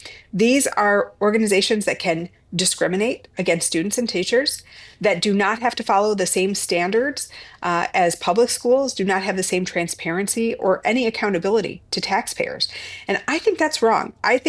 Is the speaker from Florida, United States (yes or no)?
no; Wisconsin, United States; I was born in Marshfield. I spent my early years in rural Taylor County, north of Highway 29.